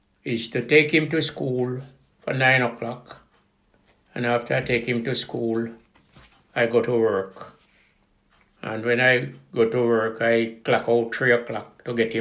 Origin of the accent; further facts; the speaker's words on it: Jamaica; now in United Kingdom; I come from Jamaica on the 11th of June 1962, right?